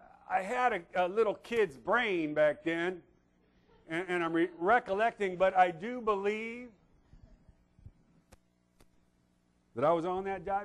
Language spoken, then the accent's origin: English; Hopeville, California, United States; I grew up in Hopeville. Who knows where Hopeville is? I'll buy you lunch today. Wonderfully, yes. It is 1 hour east. If you know the burgeoning metropolis, something, of El Centro, just keep going about 10 more miles, and you will land in Hopeville. It's in the middle of the desert.